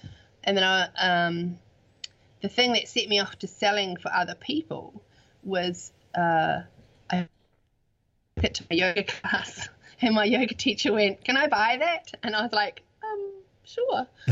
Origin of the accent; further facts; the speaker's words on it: New Zealand; I am a witch from New Zealand, and I create magical art.